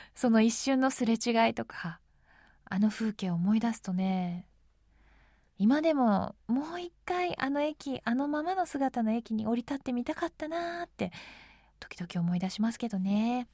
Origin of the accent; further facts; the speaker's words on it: Tokyo, Japan; 私もまあ東京育ちですけど、